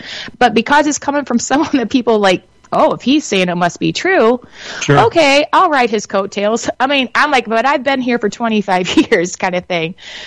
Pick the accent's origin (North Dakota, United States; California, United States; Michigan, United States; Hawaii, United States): Michigan, United States; Battle Creek; There was like all these people came into Battle Creek, Michigan, my hometown, guys.